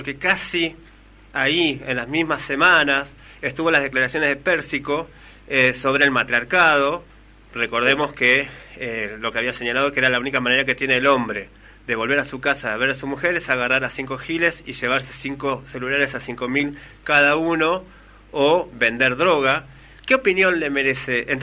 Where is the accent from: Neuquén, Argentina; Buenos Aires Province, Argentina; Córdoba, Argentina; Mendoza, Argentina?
Buenos Aires Province, Argentina; Moreno; yo le cuento que provengo de Moreno, un territorio en la provincia de Buenos Aires